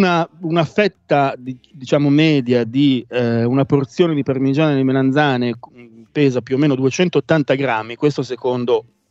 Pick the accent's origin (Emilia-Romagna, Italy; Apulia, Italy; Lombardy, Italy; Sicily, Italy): Lombardy, Italy; Milan; Siamo milanesi, siamo vicini al Natale.